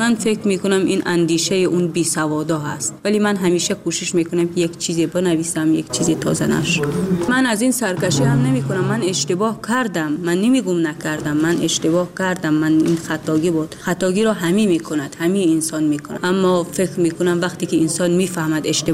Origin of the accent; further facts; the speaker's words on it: Tajikistan; moved away; اصلا وقتی که من بیرون از تاجیکستانم بودم، بیشتر یک سراینده یادم رفتی اسمش چیزی، یک شعر خوان.